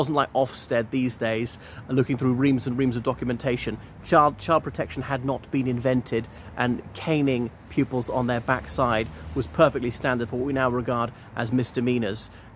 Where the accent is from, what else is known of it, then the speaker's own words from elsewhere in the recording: Ireland; from Ireland.